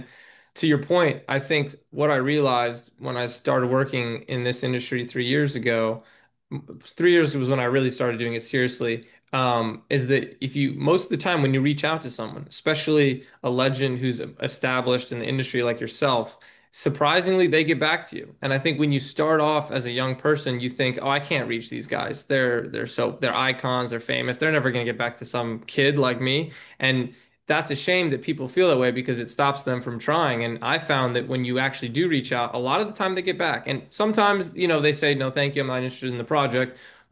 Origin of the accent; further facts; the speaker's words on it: New York City, New York, United States; I'm from born and raised in New York. I was born